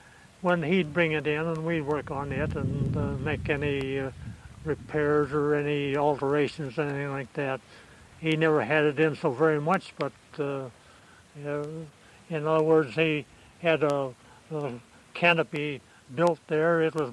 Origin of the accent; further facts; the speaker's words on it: Halifax, Nova Scotia, Canada; also born or lived in Sambro, Canada; I was born in Nova Scotia, at Sambro, Nova Scotia.